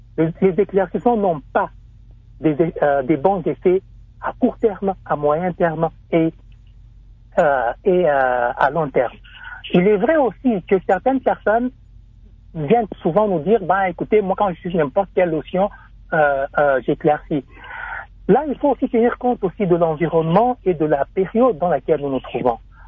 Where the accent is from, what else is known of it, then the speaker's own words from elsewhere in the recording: Katanga, DR Congo; Moi-même, je suis natif du Katanga.